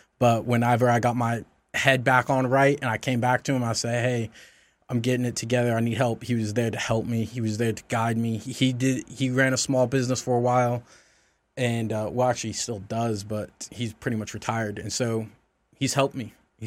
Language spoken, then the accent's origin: English; the South, United States; I grew up in the South. I was told yes, sir, no, sir, yes, ma'am, no, ma'am.